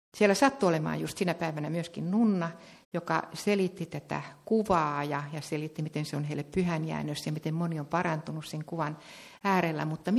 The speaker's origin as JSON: {"language": "Finnish", "region": "Ostrobothnia", "country": "Finland", "said": "kun mä oon Pohjanmaalta"}